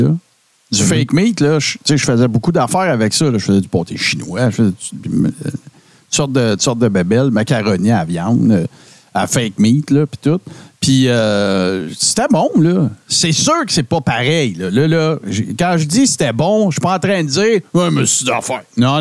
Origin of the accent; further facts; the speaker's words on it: Quebec, Canada; Je viens du Témiscamingue, les amis